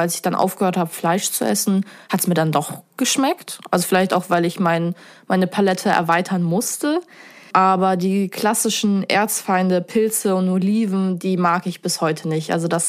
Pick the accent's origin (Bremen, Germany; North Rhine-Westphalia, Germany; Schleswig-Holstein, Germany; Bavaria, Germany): Bremen, Germany; Also ich bin ja Bremerin